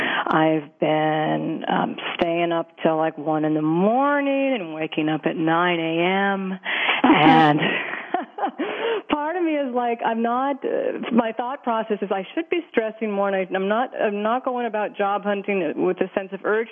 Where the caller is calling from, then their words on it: New York City, New York, United States; I'm also calling from New York City.